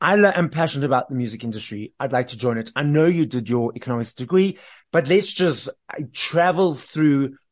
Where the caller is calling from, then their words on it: Johannesburg, Gauteng, South Africa; I'm in Johannesburg. So we have a dry heat